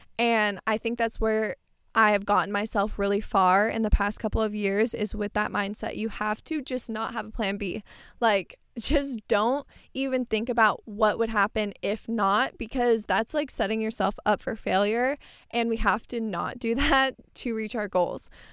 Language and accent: English; Tempe, Arizona, United States; I grew up in Tempe. I live in Tempe right now